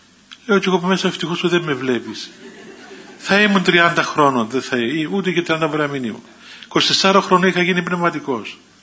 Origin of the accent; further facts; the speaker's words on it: Limassol, Limassol District, Cyprus; now in Mount Athos, Greece; είμαι από την Λεμεσό.